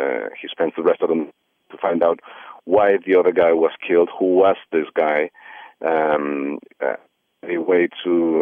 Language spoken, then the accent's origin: English; Colombia; moved away as an adult; Yes, I grew up in Colombia.